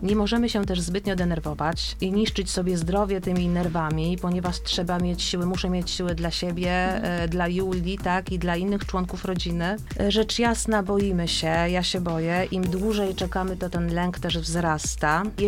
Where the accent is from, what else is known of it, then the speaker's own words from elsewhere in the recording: Stargard, West Pomeranian Voivodeship, Poland; Pamiętajcie też, że jesteśmy ze Stargardu, także wspomagajmy się lokalnie, tak?